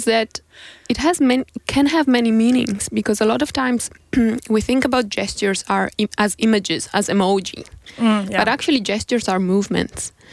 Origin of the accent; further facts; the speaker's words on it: Italy; English is a second language; Yes, I'm originally from Italy